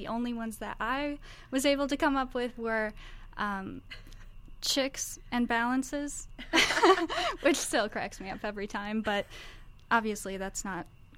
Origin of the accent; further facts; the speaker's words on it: New York, United States; now in Florida, United States; I am not from Wisconsin. I don't own a cheese head. But I'm from New York. I moved to Florida, so I guess I'm kind of dual citizenship.